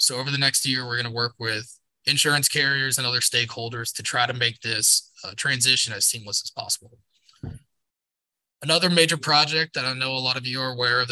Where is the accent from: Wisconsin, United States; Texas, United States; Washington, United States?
Texas, United States; After that, I went to work for my hometown senator, Senator Tommy Williams.